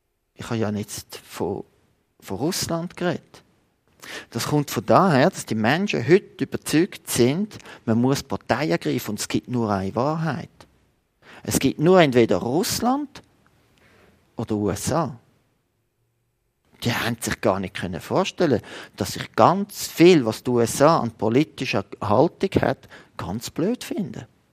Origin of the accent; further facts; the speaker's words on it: Switzerland; als Schweizer sind wir sowieso neutral, oder?